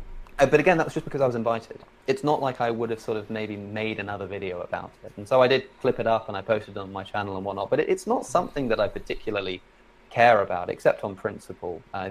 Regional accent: Oxford, South East England, United Kingdom; I'm from Oxford originally.

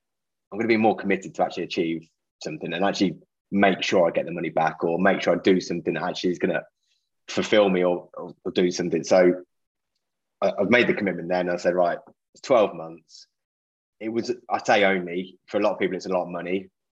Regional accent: England, United Kingdom; I think the UK actually, as English people or UK citizens, we really struggle with asking for advice.

